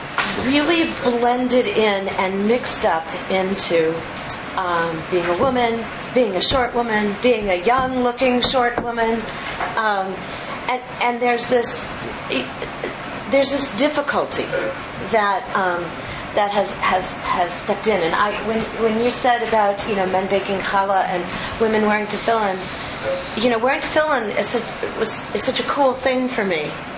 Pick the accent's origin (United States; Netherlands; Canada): United States; Berkeley, California; I'm from Berkeley. So I'm from California, so you know, I grew up on.